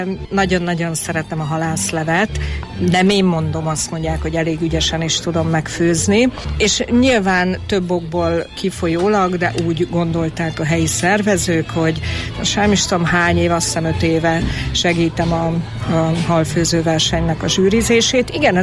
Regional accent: Szolnok, Jász-Nagykun-Szolnok, Hungary; Igen, hát én tiszaparti lány vagyok, Szolnokon születtem, nagy szerelmünk a Tiszató, 30 perce van Szolnoktól

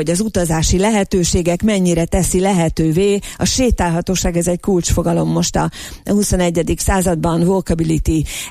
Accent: Debrecen, Hajdú-Bihar, Hungary; Én debreceniként tudnék mesélni arról, hogy milyen típusú ételek fogyasztása elvárt egy lakodalmon

